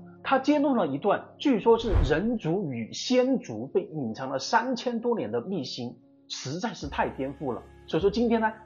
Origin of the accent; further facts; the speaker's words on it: China; 一旦我们中国人提到暴君啊，你可能就会不自觉的就会想到了商纣王。